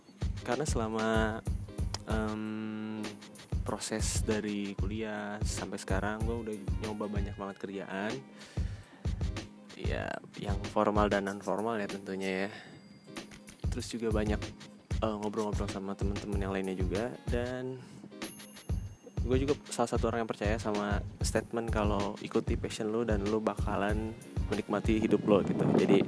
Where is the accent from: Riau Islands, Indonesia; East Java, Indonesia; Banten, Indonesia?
Banten, Indonesia; Rangkasbitung; cuma satu-satunya kampus yang ada di Rangkas Bitung, kota gue sendiri